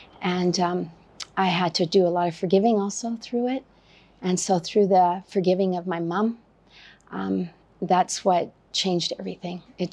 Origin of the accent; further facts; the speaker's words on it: Canada; I'm 58 years old. I'm from Canada.